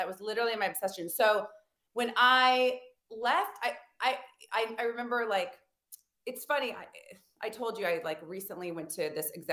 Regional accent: Spokane, Washington, United States; I grew up in Spokane, Washington.

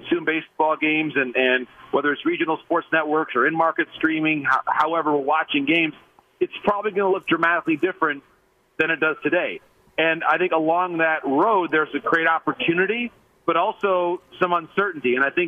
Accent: Michigan, United States; this is the most excited that I have sensed back in my home state of Michigan about where they are in about a decade.

